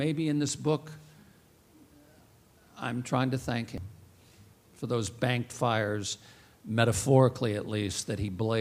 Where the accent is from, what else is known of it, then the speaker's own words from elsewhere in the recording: Kentucky, United States; a significant part of this book is about growing up in Kentucky and this leap